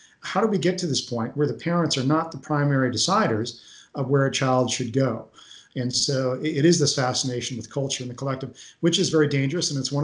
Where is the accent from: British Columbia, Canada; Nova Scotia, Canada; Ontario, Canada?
British Columbia, Canada; Kelowna; I grew up in Kelowna.